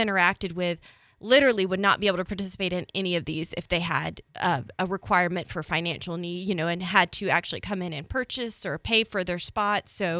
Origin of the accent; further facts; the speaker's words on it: Atlanta, Georgia, United States; I grew up in Atlanta, great community as well